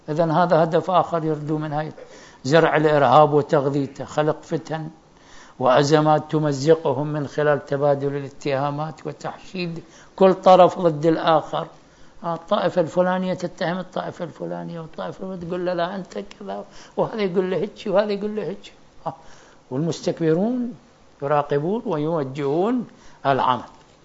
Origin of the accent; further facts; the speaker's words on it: Najaf, Najaf Governorate, Iraq; احنا واحدنا سائذا اني مثل ابن النجف الدروح الى مدينة اخرى